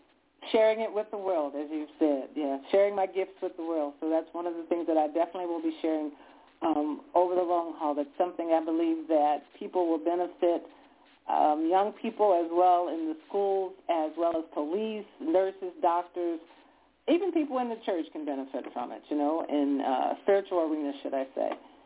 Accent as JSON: {"language": "English", "region": "Louisiana", "country": "United States", "tie": "born or raised there", "said": "I never envisioned that I would be leaving where I was living at the time and moving back to my hometown here in Louisiana."}